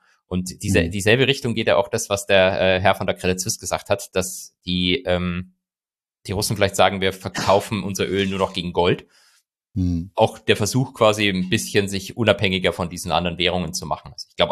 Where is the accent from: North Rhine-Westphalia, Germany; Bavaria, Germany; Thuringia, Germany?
Bavaria, Germany; Ich bin ja Bayer, auch wenn ich nicht mehr in Bayern wohne.